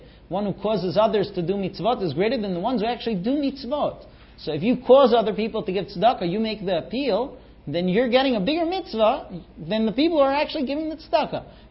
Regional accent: United States; and I'm American, I'm used to looking a person in the eye.

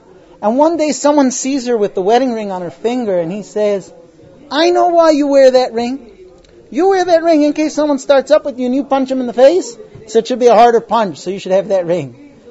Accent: United States; I was born here. I grew up in the United States.

